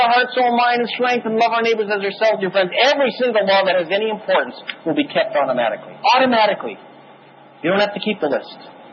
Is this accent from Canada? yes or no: yes; Canada; I was born in Canada, case closed, I'm Canadian.